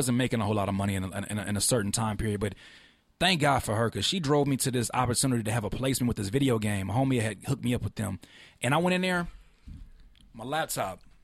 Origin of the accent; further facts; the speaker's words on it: California, United States; it's like, I came from Cali where ain't no damn snow.